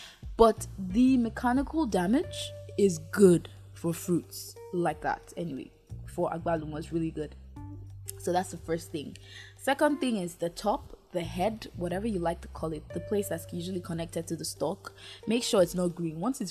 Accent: Uyo, Akwa Ibom, Nigeria; now in Abuja, Nigeria; I live in Abuja, but I was born in Akwa Ibom State. And in Akwa Ibom State in Uyo, where I was born, where I used to live like my younger years

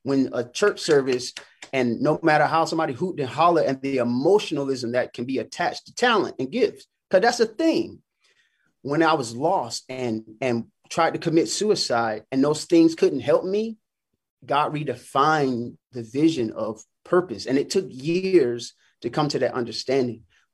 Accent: Macon, Georgia, United States; So going anytime I get a chance to go back to my hometown, shout out Macon, Georgia, Warner Robins and the surrounding areas. It's always love there, you know what I mean?

